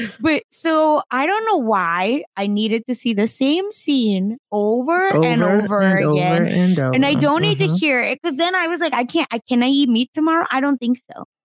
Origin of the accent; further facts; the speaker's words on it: Mumbai, Maharashtra, India; Because I'm not from the northeast. That's where Bihar is. Like, I'm from Mumbai.